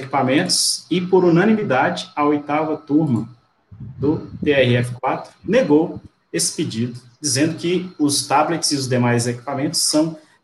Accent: Northeast Region, Brazil; Queria me sentir homenageado como nordestino

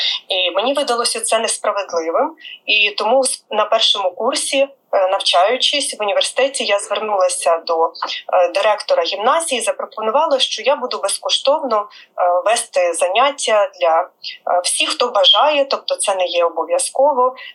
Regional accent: Boyarka, Kyiv Oblast, Ukraine; Я народилася в Києві, але мої батьки майже одразу переїхали в Боярку. Я з доволі такої малозабезпеченої родини, і їм там було легше знайти житло і облаштуватися на роботу.

